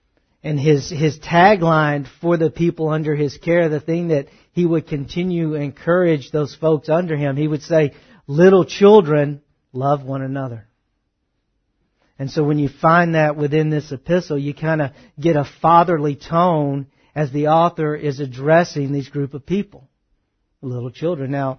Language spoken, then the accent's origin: English; the South, United States; See, growing up in the South, I understood some type of religiosity being in the Bible Belt.